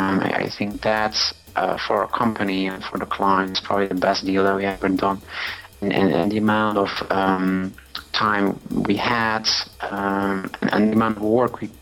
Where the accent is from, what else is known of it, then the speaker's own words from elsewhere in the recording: Belgium; English is a second language; moved away as an adult; also born or lived in United States; Originally from Belgium.